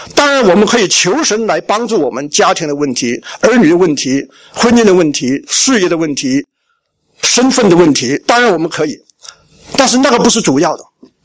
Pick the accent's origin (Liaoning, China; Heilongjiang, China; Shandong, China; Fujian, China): Shandong, China; 你知道我们山东人呢、啊，爸爸跟儿子讲话